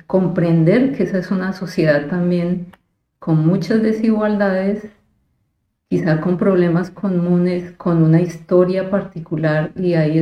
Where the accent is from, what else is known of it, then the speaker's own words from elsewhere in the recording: Bogotá, Colombia; born there; yo nací en Bogotá porque mis padres migraron también